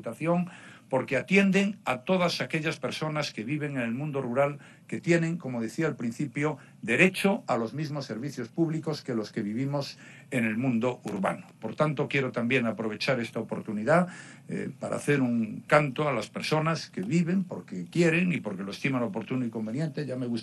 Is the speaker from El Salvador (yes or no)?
no; Spain; me siento orgulloso como español